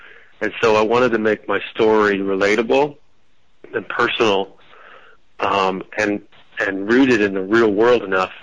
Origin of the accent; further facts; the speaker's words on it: California, United States; And I was raised in the San Gorgonio Mountains. I guess they're just north of Palm Springs.